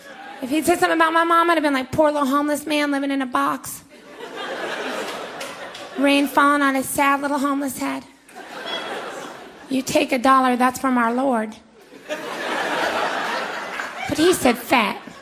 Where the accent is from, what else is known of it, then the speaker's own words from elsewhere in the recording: the South, United States; moved away as an adult; now in New York, United States; No, I'm originally from the South, but I've lived in New York now for 7 years